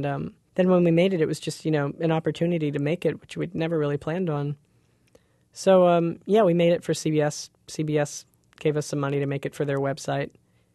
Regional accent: Brampton, Ontario, Canada; I grew up in Brampton, which is a suburb of Toronto, which is about an hour north of the city, or maybe 40 minutes with no traffic.

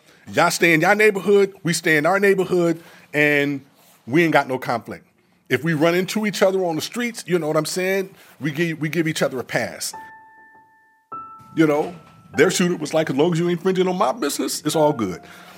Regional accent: Los Angeles, California, United States; So growing up in the Jordan Downs, you know, Imperial Courts, Nickerson Gardens were our enemies. We went back decades with these individuals. We grew up together in the same neighborhood

